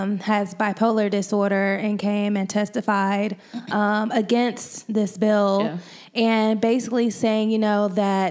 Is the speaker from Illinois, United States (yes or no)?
no; Georgia, United States; You see, in Georgia, my home state, is getting sued